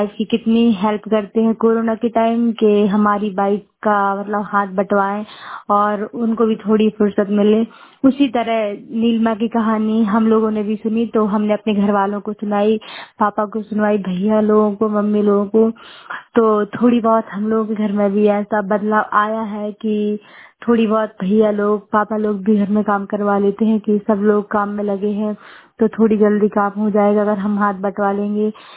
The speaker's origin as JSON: {"language": "Hindi", "town": "Mahua", "region": "Bihar", "country": "India", "said": "मैं महुआ से हूँ।"}